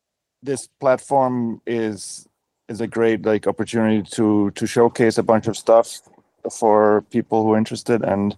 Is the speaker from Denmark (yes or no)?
yes; Denmark; now in United States; I'm from Denmark. And when I moved to the United States, I couldn't bring my records.